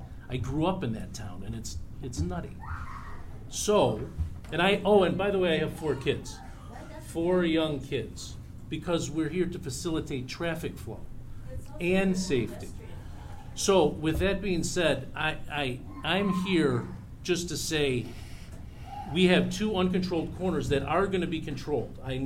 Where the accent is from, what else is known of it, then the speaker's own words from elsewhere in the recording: Oak Park, Illinois, United States; I grew up in Oak Park, too, by the way. So I've been around for a little while.